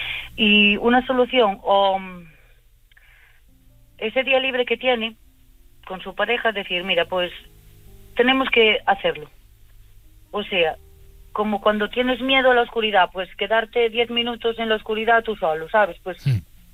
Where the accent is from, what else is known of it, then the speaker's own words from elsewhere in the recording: Cambados, Galicia, Spain; Sí, soy de Cambados.